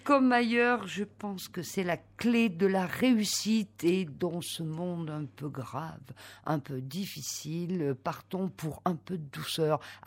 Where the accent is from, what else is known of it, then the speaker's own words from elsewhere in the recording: Auvergne-Rhône-Alpes, France; je suis du Cantal et que je suis complètement amoureuse de ce département.